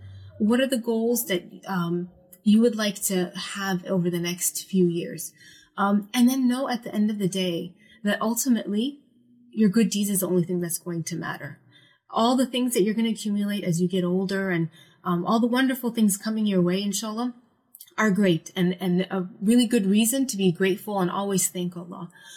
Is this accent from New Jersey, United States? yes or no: no; Falls Church, Virginia, United States; now in Baltimore, United States; But I would say my hometown is my favorite thing. Falls Church, Virginia. They have great food. They have amazing shopping, and the people, like the Muslim community there, is so amazing.